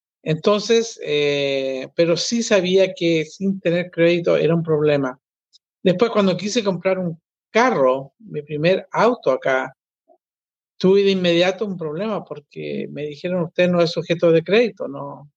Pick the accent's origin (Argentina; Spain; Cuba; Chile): Chile; moved away as an adult; now in United States; yo llegué a Estados Unidos trabajando para una compañía americana. Yo trabajaba en mi país, en Chile